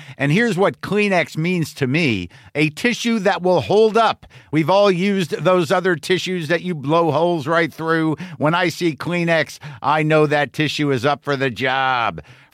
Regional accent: Albuquerque, New Mexico, United States; I do. I grew up in the Northwest Valley off of Rio Grande Boulevard down by Montaño, where they have a freeway now, but it didn't used to be that way.

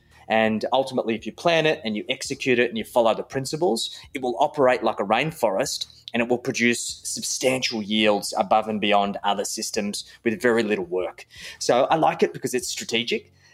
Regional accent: Wollongong, New South Wales, Australia; also born or lived in Sydney; So I was born in Wollongong, grew up in the Gong, And I moved around a little bit. My parents separated when I was very young, so I was always traveling between Wollongong and Sydney.

